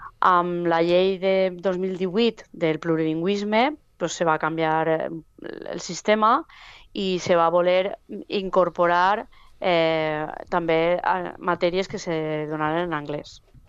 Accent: Xàtiva, Valencian Community, Spain; Jo soc de Xàtiva, que és més o menys la població semblant a Castellar, uns 25.000 habitants.

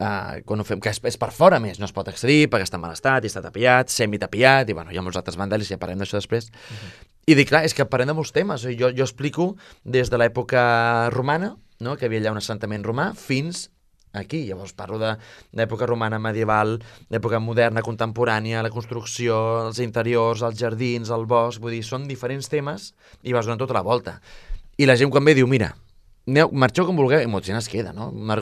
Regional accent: Marinals, Catalonia, Spain; jo de petit, jo vivia als Marinals, jo soc de Marinals, jo mai m'enamago, he viscut al centre. Però jo vaig néixer al 88, i del 88 al 96 vaig viure als Marinals.

